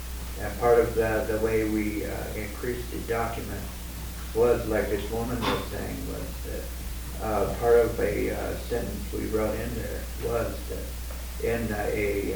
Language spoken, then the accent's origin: English; United States; So that those people that are in the education do know what the real history of both we as Native American people, but other people as a whole know what has gone on in the United States.